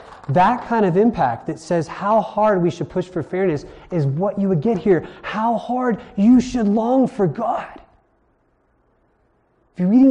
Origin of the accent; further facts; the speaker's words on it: Hawaii, United States; I'm from Maui. And yes, we say Maui.